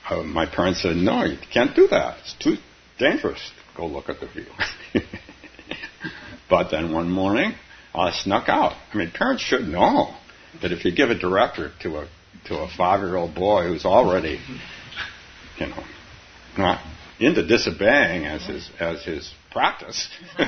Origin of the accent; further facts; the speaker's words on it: Palo Alto, California, United States; we moved away from that house and lived down where I grew up in Palo Alto